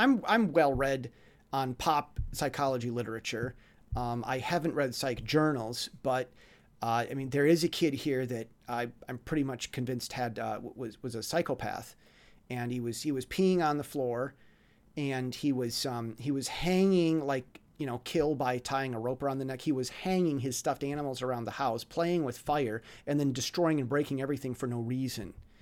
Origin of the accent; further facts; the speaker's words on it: United States; now in Taiwan; I'm American. I have a Western perspective. I'm in Taiwan. I know Taiwan, love Taiwan, but I'm American.